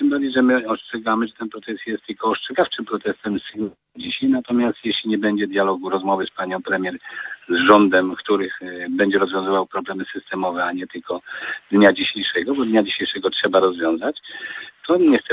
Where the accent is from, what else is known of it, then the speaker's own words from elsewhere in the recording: Lublin Voivodeship, Poland; No tak, jest to moje województwo, ja spod Zamościa pochodzę